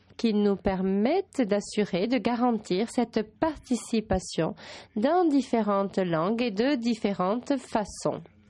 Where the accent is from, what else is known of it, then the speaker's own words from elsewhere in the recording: Chile; Je viens du Chili.